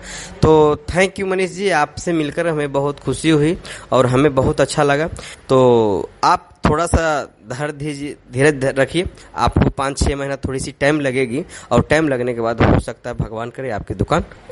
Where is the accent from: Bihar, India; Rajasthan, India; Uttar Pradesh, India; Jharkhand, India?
Bihar, India; हम भी बिहार से बिलोंग करते हैं, नालंदा डिस्ट्रिक्ट से